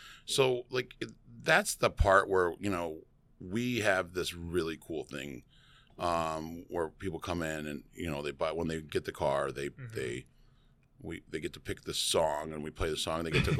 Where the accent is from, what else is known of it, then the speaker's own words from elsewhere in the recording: St. Louis, Missouri, United States; and I grew up on baseball because I grew up in St. Louis